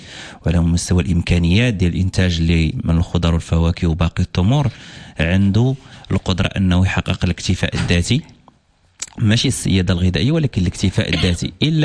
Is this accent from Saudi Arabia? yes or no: no; Morocco; انا بالنسبه لي كمغربي اللي عندي جنسيه ودستور